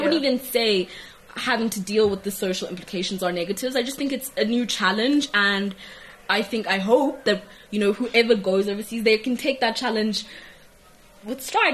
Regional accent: South Africa; also born or lived in Kenya; because I am South African and Kenyan, she's been adopted by the Kenyan Association.

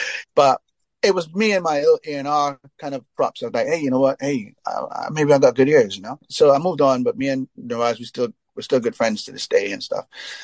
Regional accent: Trinidad & Tobago; I come from Trinidad.

